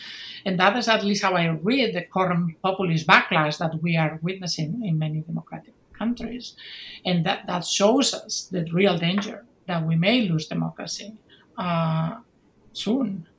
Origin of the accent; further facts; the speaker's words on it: Spain; I grew up in Franco's dictatorship in Spain and made it through the transition to democracy.